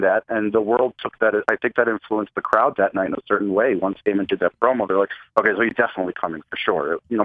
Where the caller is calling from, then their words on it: New Jersey, United States; from New Jersey.